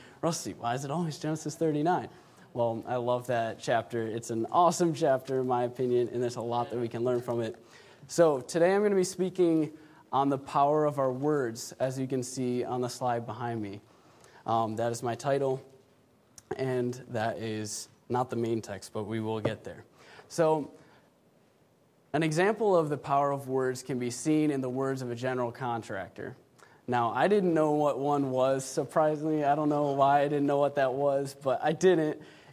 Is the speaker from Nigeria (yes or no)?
no; Cleveland, Ohio, United States; But yes, so I grew up in Cleveland, Ohio. I attended Cleveland Baptist Church my whole life. That's where I grew up.